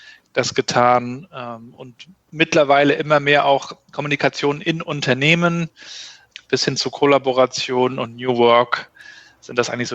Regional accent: Rostock, Mecklenburg-Vorpommern, Germany; Nee, ich bin Rostocker

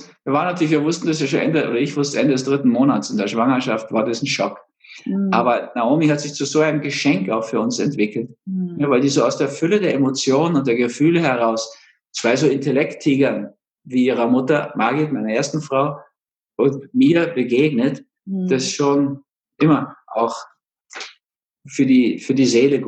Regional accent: Berlin, Germany; born there; in den schönsten Teil von Berlin, dieses kleine Venedig da, Demritsee und so, Köpenick, wo ich geboren bin.

